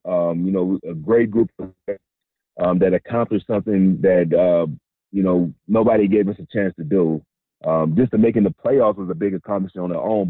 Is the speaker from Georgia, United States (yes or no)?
no; Michigan, United States; Well, I was growing up in Michigan. You had to be a hockey fan.